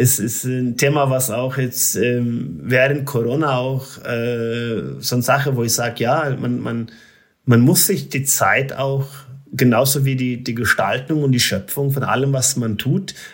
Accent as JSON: {"language": "German", "town": "Røros", "region": "Trøndelag", "country": "Norway", "said": "Ich war vorletzte Woche in meiner Heimat in Rörus und da haben wir ganz viel Schnee"}